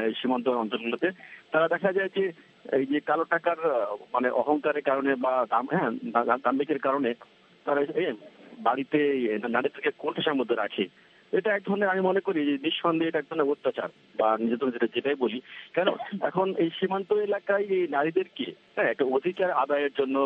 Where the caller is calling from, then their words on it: Birampur, Rangpur Division, Bangladesh; বিরামপুর দিনাজপুর থেকে।